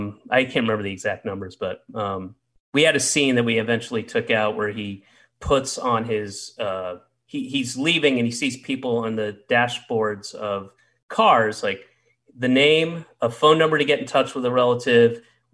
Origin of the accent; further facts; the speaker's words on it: the South, United States; I grew up in the South.